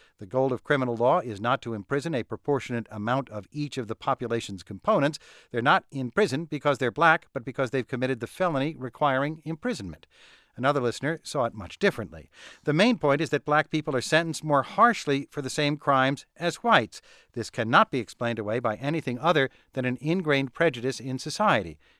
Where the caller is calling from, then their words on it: North Carolina, United States; I'm from North Carolina, where we have an outdoor watering ban